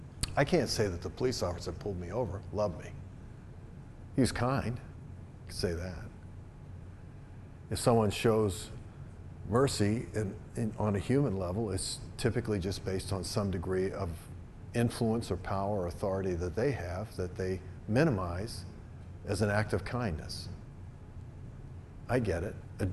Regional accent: Virginia, United States; born there; I was born in Virginia. I was a Virginian. I'm not a Virginian. I'm a Christian that came from Virginia.

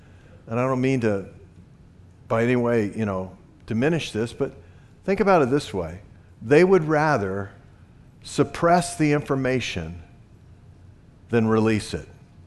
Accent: the South, United States; I was born and raised in the South. I ran into this all the time.

